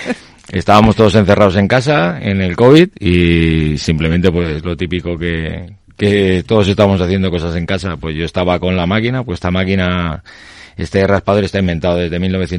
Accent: Bilbao, Basque Country, Spain; soy de Bilbao, voy a hacerlo con un Idiazábal.

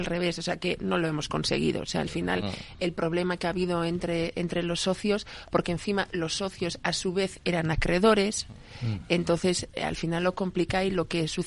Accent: Basque Country, Spain; A ver, soy vasca, entonces la empresa es la familia.

